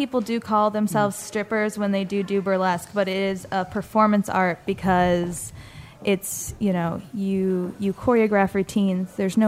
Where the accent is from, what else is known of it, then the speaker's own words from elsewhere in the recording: Ohio, United States; And so I grew up in Ohio, in the Midwest, in the middle of nowhere.